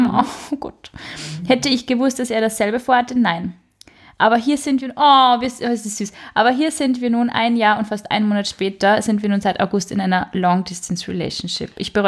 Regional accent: Braunau am Inn, Upper Austria, Austria; Oh, meine Heimatstadt.

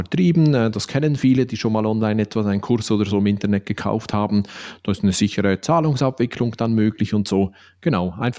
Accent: Switzerland; ich bin ja Schweizer. Ich lebe und arbeite in Basel tatsächlich.

